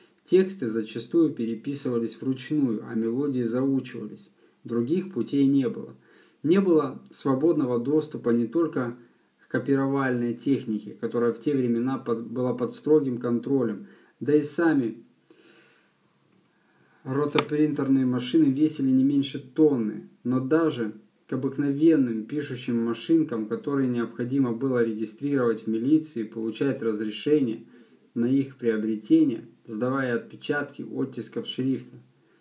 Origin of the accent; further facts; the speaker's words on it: Simferopol, Crimea, Ukraine; also born or lived in Zaporizhzhia; плюс 2 года службы в армии, я вернулся в Симферополь.